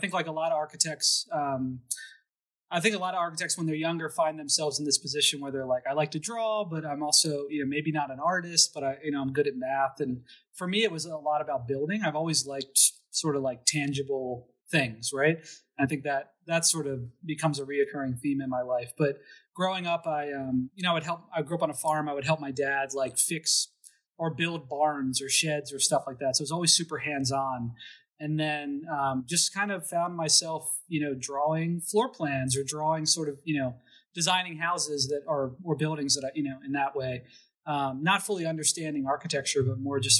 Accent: Emmitsburg, Maryland, United States; also born or lived in Pennsylvania; So I grew up in Maryland, in a town called Emmitsburg, which is right below the Mason-Dixon line.

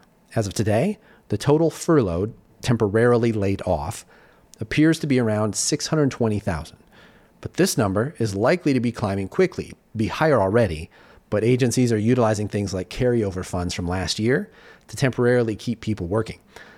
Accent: Denver, Colorado, United States; with delays being reported yesterday in Burbank, Phoenix, and my hometown, Denver.

